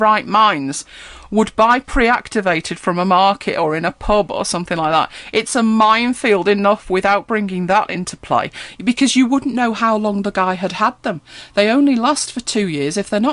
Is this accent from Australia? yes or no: no; United Kingdom; I know we're British, aren't we? We're terribly British